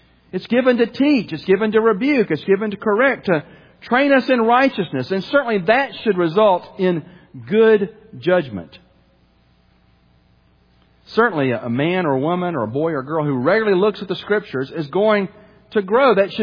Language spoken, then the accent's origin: English; Birmingham, Alabama, United States; the high school I went to and growing up in Birmingham was, it was founded in like 1967, and now it doesn't exist anymore.